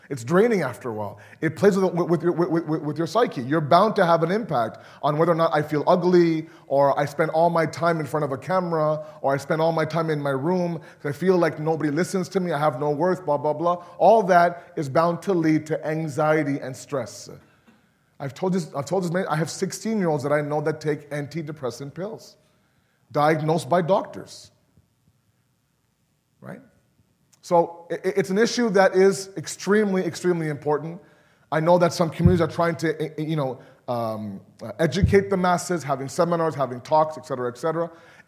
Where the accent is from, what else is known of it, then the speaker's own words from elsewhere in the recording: Toronto, Ontario, Canada; I remember growing up in Toronto, we had a small 3-bedroom apartment